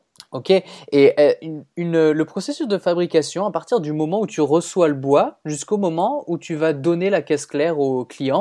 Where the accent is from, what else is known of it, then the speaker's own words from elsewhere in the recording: Strasbourg, Grand Est, France; Je me demandais d'où c'était cet accent. Alors moi, je